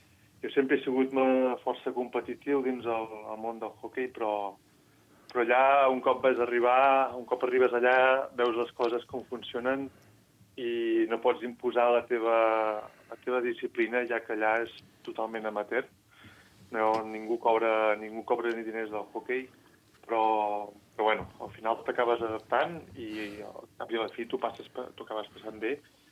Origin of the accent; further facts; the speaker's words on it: Sant Sadurní d'Anoia, Catalonia, Spain; jo sóc de Sant Sadurní de tota la vida. Tot i que una temporada vaig estar visquent a Vilafranca. I ara, bueno, hi ha gent que he passat uns dies aquí al Penedès … però de moment em considero de Sant Sadurní.